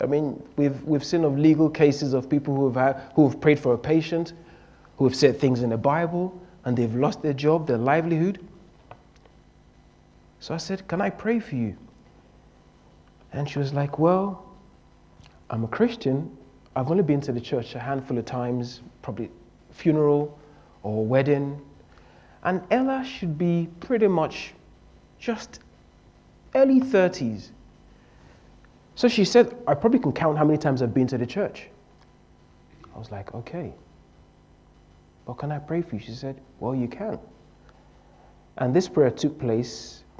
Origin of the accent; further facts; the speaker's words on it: Nigeria; I'm from Nigeria, and in the northern part of Nigeria, you can have as many as 15 wives.